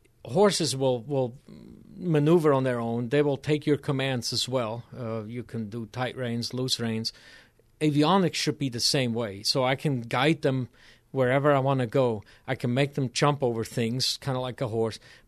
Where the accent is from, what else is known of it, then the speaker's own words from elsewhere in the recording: Bern, Switzerland; now in United States; I grew up in Switzerland, in a town near Bern, Switzerland, the capital